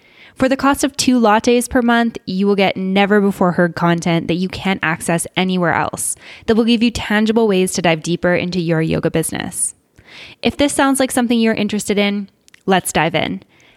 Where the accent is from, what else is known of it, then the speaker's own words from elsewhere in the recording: Canada; I'm from Canada, but Michigan's one of the states I haven't been to.